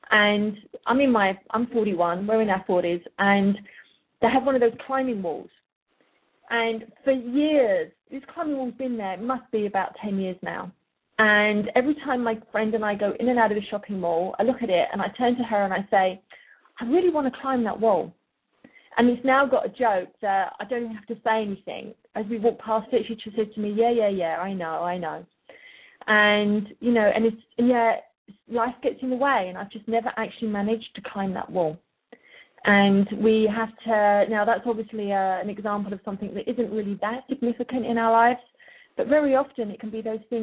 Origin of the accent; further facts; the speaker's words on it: United Kingdom; as you can tell from my accent probably, I am originally from the UK. I have worked in the UK and the US extensively. I currently split my time between the two countries